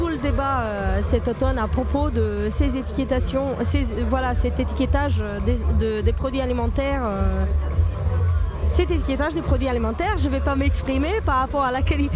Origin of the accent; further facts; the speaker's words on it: Romania; moi je trouve mon pays à moi je viens de Roumanie, donc je trouve là les produits roumains